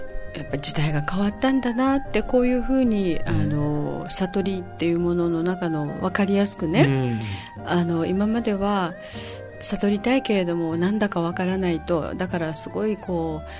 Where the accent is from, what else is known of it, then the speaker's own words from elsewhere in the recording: Okinawa, Japan; also born or lived in Osaka; 沖縄に生まれ育ち、